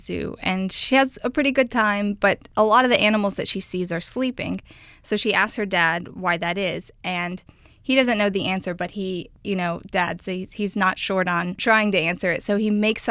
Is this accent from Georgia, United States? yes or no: yes; Georgia, United States; Yeah, I'm from Georgia, and that's where Ryan's family moved when he left. So that's where we met.